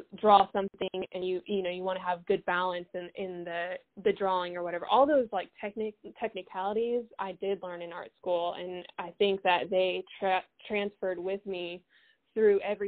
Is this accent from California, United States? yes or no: yes; California, United States; We always go to car shows. We were always like, growing up in California, we went out to Johnson Valley a lot and was around like the off-road scene.